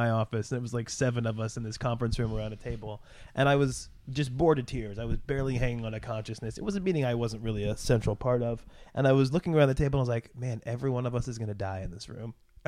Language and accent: English; Indianapolis, Indiana, United States; That's my hometown. Is he really from Indianapolis?